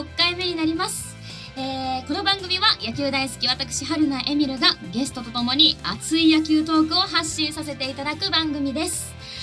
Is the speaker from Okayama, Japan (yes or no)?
no; Tokyo, Japan; 私東京出身なので、東京大会予選はいつもチェックしてるんですけども